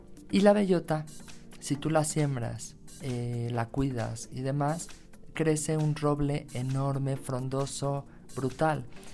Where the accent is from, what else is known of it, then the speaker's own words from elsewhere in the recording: Mexico; como mexicana que soy, me encanta participar siempre que vengo